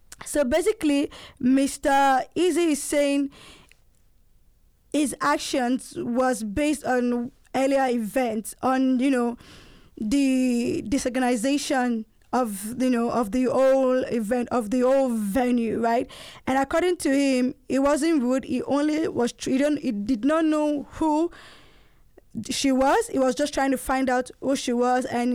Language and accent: English; Nigeria; in my home country, Nigeria.